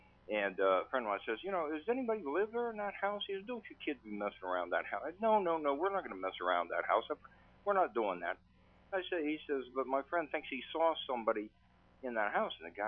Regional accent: Wheeling, West Virginia, United States; Right here in Wheeling.

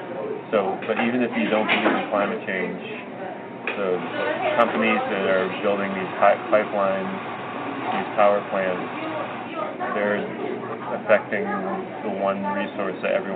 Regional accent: Maine, United States; also born or lived in Indiana; I grew up in Maine.

